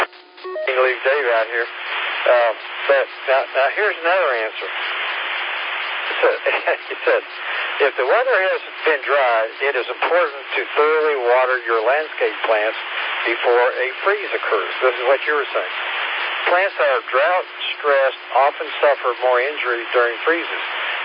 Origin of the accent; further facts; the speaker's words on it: Missouri, United States; I'm from Missouri. You know what they say about that, the show me state.